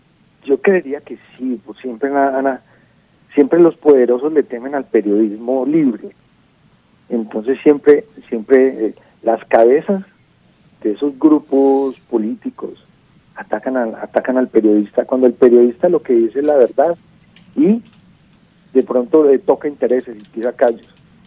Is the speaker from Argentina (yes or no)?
no; Colombia; esos somos los colombianos